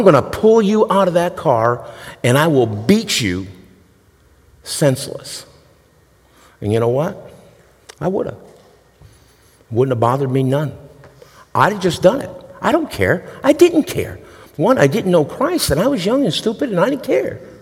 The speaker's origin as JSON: {"language": "English", "region": "Massachusetts", "country": "United States", "tie": "born or raised there", "said": "back in Massachusetts. I grew up there in Western Mass."}